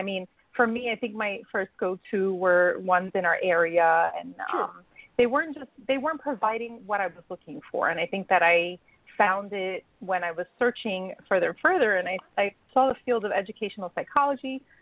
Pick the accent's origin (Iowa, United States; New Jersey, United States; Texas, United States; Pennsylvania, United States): New Jersey, United States; Yeah. I mean, 42 years I've been in the same state, same county.